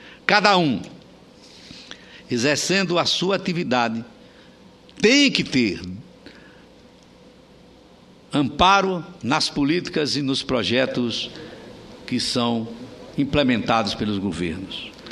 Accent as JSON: {"language": "Portuguese", "town": "Simão Dias", "region": "Sergipe", "country": "Brazil", "tie": "born or raised there", "said": "sou um homem que nasceu no interior, nasci num povoado, um dos mais pobres de Sergipe, povoado Pau de Leite. Ali é onde fui criado, onde dei os meus primeiros passos."}